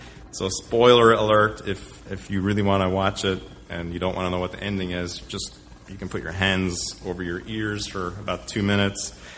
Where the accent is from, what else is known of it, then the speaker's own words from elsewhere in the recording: Ireland; Growing up in Ireland, during from the 1970s through the 1990s